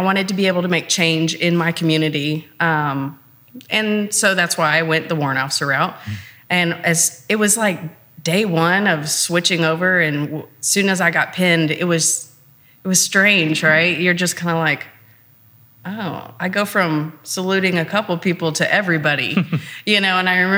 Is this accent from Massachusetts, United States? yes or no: no; Arkansas, United States; So I'm originally from Arkansas.